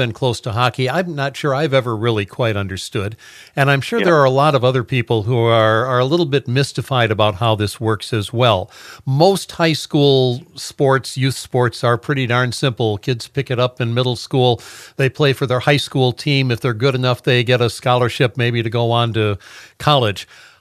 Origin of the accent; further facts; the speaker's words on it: Michigan, United States; Yeah, I grew up in Southwest Michigan, and many years ago when I was in high school, hockey simply wasn't a thing.